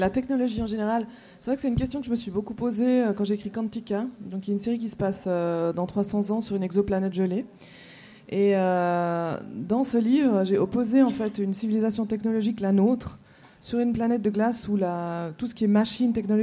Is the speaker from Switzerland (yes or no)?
yes; Switzerland; ce qu'on dit en Suisse, parce que je suis suisse, hein.